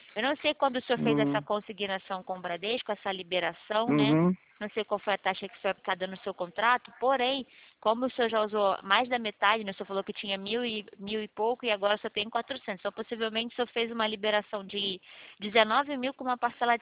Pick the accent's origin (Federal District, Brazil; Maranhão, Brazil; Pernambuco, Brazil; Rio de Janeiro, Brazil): Rio de Janeiro, Brazil; eu sou aqui do Rio de Janeiro, próxima à Avenida Rio Branco